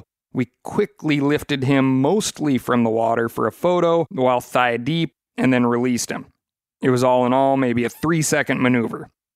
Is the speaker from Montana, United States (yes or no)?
yes; Montana, United States; back in my home state of Montana